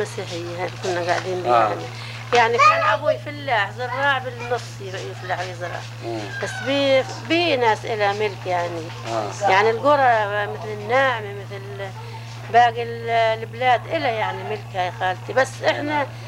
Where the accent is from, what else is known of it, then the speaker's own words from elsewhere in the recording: Palestine; moved away; طلعنا من فلسطين